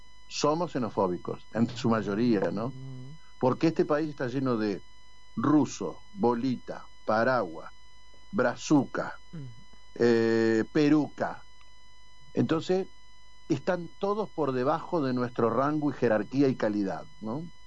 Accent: Argentina; Los únicos que podemos levantar la Argentina somos los argentinos.

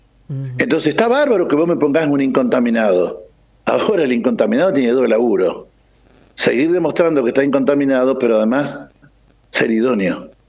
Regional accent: Nogoyá, Entre Ríos, Argentina; Los que somos de Nogoyá, sí

